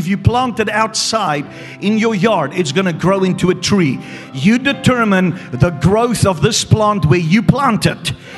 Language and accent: English; Cape Town, Western Cape, South Africa; we are from Cape Town, South Africa.